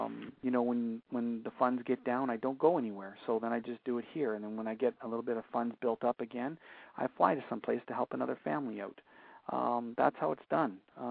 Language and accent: English; Sarnia, Ontario, Canada; like in Sarnia, kicking off my hometown.